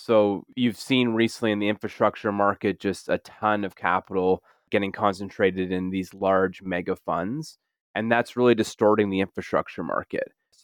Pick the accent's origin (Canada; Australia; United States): Canada; being a Canadian